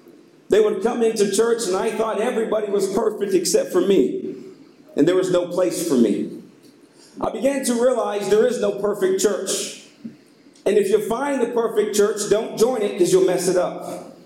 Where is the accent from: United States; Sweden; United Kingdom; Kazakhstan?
United States; Houston, Texas; I was raised in Houston, Texas. I come from a very broken family.